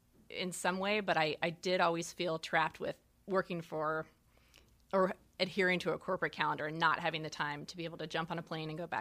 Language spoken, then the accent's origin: English; Arizona, United States; I think that's another thing that I appreciate growing up in Arizona.